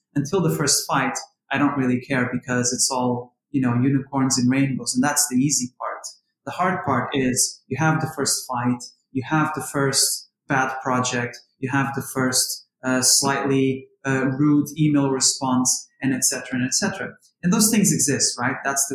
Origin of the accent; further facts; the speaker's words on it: Lisbon, Portugal; Lisbon. Outside of Lisbon, not the main city. I grew up in a small town, which I think you could technically say it's the countryside.